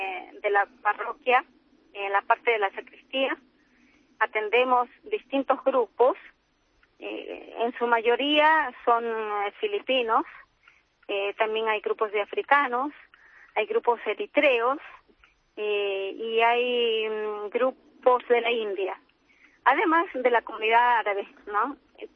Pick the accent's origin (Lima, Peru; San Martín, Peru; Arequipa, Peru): Arequipa, Peru; moved away; yo soy peruana.